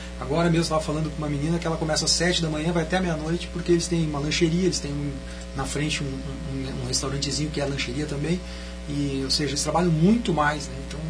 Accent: Caxias do Sul, Rio Grande do Sul, Brazil; born there; Eu nasci em Caxias do Sul

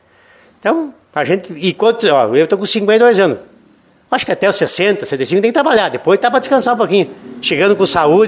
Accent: Lagoa Vermelha, Rio Grande do Sul, Brazil; Eu nasci em Davi, quando eu tinha 1 ano, vim para Lagoa Vermelha.

